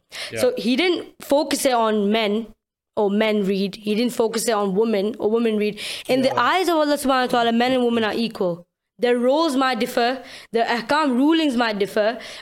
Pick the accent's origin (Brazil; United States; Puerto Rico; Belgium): Belgium; I'm from Belgium, so I'm a European, you know, girl. And I started Islamic knowledge from the age of 7 from Pakistan, online.